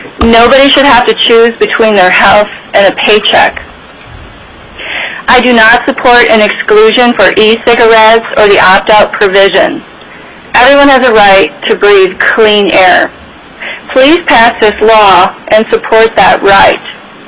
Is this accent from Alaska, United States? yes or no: yes; Wasilla, Alaska, United States; from Wasilla, and I work in Willow.